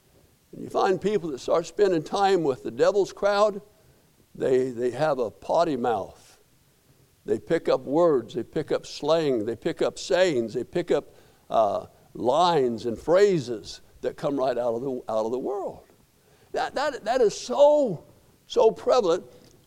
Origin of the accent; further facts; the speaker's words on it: Colorado, United States; I gave him my passport said I was from Colorado.